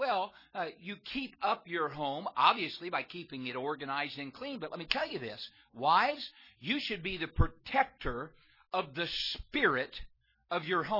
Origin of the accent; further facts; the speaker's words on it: Indiana, United States; I'm from Indiana. I coach like Bobby Knight.